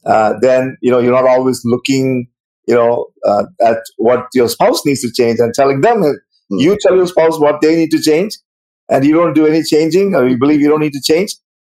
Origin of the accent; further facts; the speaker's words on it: Canada; from Canada.